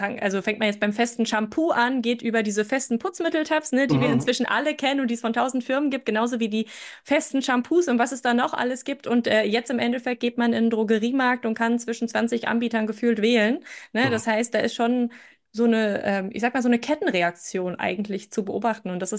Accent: Wiesbaden, Hesse, Germany; Ich komme aus Wiesbaden, wie wir mit dem Zug nach Mainz zu meiner Tante gefahren sind

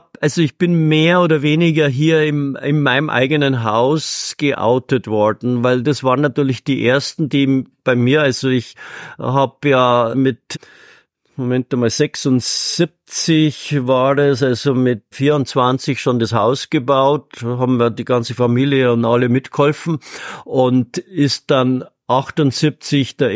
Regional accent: Uffing, Bavaria, Germany; Aber ich war natürlich hier am Ort so verwurzelt. Ich bin ein gebürtiger Uffinger, meine Eltern wohnen da, meine Geschwister waren da.

